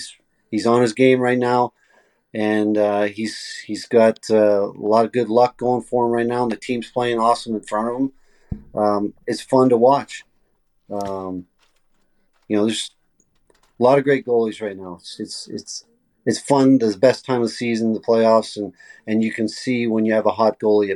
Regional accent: Canada; Our rye whiskey is quite different than what we grew up on here in Canada.

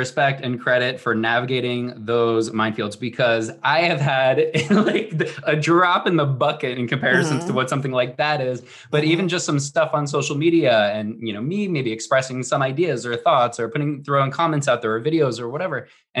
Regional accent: New Jersey, United States; I'm an Irish from New Jersey.

